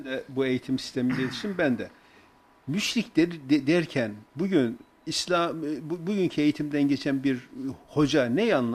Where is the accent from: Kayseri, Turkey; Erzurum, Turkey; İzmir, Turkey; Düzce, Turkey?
Erzurum, Turkey; Şimdi ben Erzurumluyum.